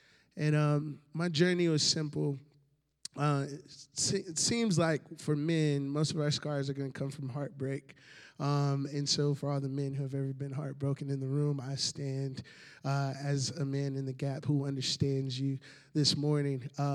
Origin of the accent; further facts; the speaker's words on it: Jonesboro, Georgia, United States; I am from Georgia, born and raised south of Atlanta. I see a hand up in the back. She's like, Georgia, yes. And so Jonesboro is the city I was raised in, Riverdale, Jonesboro, Clayton County area.